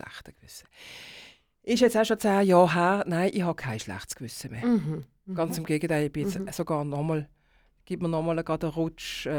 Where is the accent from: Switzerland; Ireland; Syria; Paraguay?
Switzerland; Basel, Basel-Stadt; Was mache ich als Baslerin in Basel mit französischen Büchern?